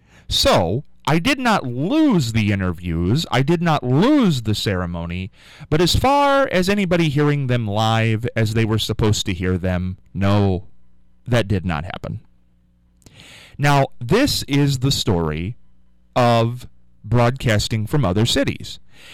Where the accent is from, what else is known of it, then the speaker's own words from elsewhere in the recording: Pittsburgh, Pennsylvania, United States; You know, man, I'm from Pittsburgh.